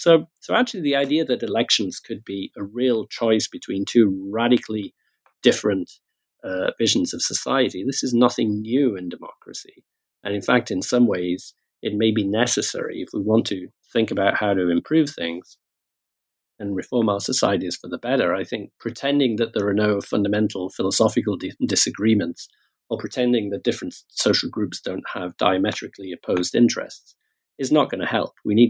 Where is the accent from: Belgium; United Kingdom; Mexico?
United Kingdom; I'm British. I work in Britain, spend a lot of time in the United States as well.